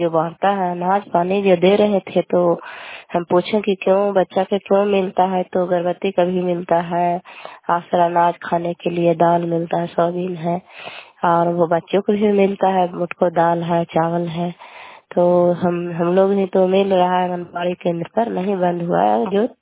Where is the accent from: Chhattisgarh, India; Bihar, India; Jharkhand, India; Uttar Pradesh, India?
Bihar, India; Belchhi; घर कल्याणपुर बाली बेलछी पंचायत से बोल रहे हैं। प्रखंड चंदी जिला नालंदा का निवासी हूँ।